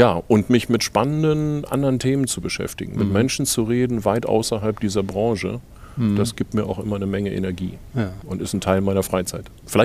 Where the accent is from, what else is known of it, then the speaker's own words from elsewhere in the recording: Elmshorn, Schleswig-Holstein, Germany; Ja, also ganz genau 20 Kilometer weg in Itzehoe. Das lag, glaube ich, an dem Krankenhaus damals. Ich hatte da keine Mitsprache, aber bin hier in dieser Kleinstadt groß geworden.